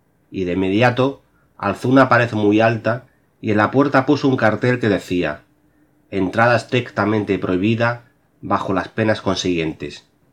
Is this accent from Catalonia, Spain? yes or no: no; Extremadura, Spain; born there; el día de Extremadura, la comunidad en la que, en mi tierra, donde nací.